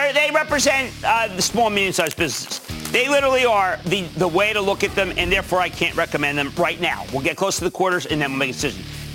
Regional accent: New Jersey, United States; Let's go to Rick in my home state of New Jersey.

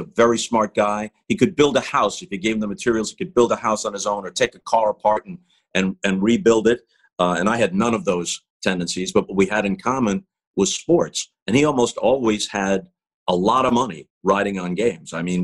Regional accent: Queens, New York, United States; born there; Well, originally, I was born in Queens.

